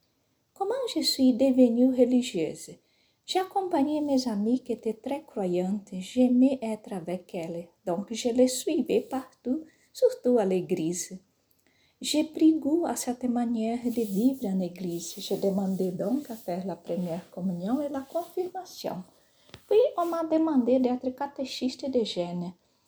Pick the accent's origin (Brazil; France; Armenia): Brazil; French is a second language; je suis brésilienne d'origine japonaise. Je suis née et j'ai grandi à la campagne, avec une vie pas très facile mais heureuse. Mes parents étaient de tradition bouddhiste